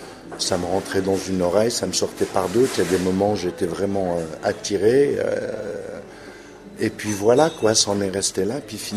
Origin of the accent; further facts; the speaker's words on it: Sézanne, Grand Est, France; Donc j'ai grandi en Champagne, dans ce château où j'allais au lycée de la petite ville de Cézanne, jusqu'au bac, quoi.